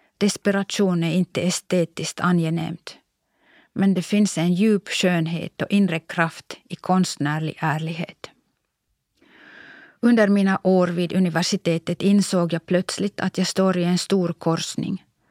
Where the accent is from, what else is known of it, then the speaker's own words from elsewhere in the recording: Kuopio, North Savo, Finland; Jag hörde till den första generationen i Kuopio som inte gick i läroverken utan till grundskolan.